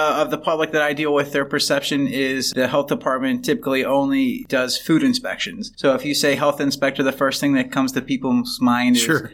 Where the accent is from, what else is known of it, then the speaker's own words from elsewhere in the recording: Pittsburgh, Pennsylvania, United States; I'm originally from Pittsburgh, moved back home, worked as a wellness instructor for about a year or so